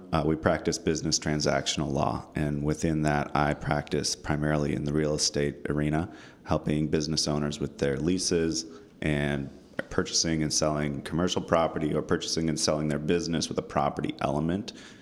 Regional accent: Napa, California, United States; born there; I live here in the city of Napa. I was born here in Napa.

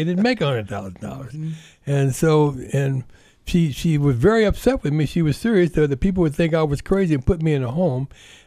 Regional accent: Omaha, Nebraska, United States; Oh, yes. I'm from Omaha, Nebraska.

